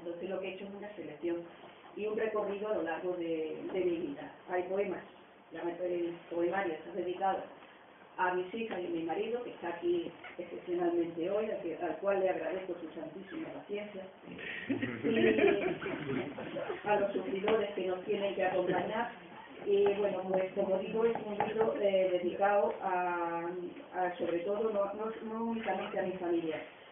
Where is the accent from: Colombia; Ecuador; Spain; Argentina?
Spain; Santa María, Extremadura; soy de Santa María, la hija de un campesino extremeño